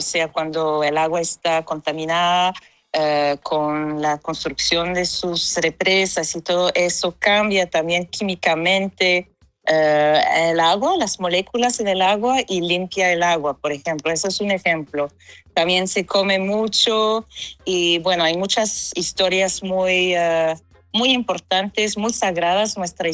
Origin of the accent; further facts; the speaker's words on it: Canada; vengo de Canadá. Mi mamá es Anishinaabe, que es un pueblo indígena de Canadá, Quebec. Viene de una comunidad que se llama Kitikamzibi